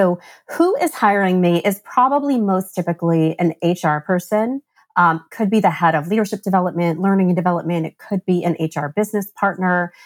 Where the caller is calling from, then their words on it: New Jersey, United States; I am recording from New Jersey.